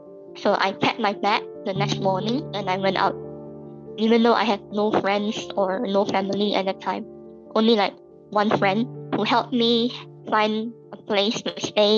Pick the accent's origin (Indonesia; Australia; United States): Indonesia; We grew up in Indonesia, me and my sister. And my mom has been in Indonesia for 20 years with my father.